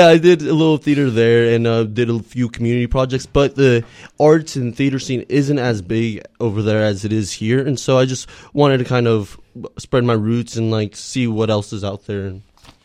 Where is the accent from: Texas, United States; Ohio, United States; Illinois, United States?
Texas, United States; Fort Worth; now in Austin, United States; Well, I'm from Fort Worth.